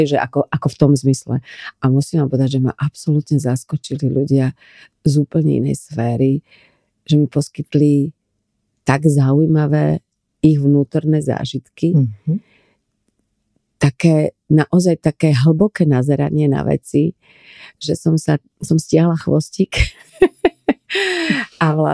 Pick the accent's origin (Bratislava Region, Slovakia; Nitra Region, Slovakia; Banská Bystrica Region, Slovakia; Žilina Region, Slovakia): Bratislava Region, Slovakia; Bratislava; ja milujem Bratislavu, je to moje rodné mesto, som tu rada